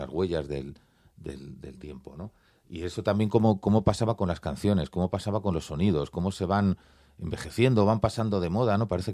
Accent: Barcelona, Catalonia, Spain; born there; Sí, yo nací en Barcelona. Mi familia paterna es de Valladolid, mi familia materna era de Jaén, todos emigraron a Cataluña

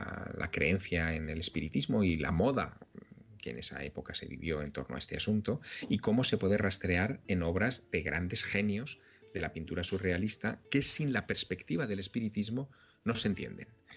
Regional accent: Teruel, Aragon, Spain; Yo empecé a participar los sábados por la mañana en un programa infantil en mi ciudad natal, en Teruel

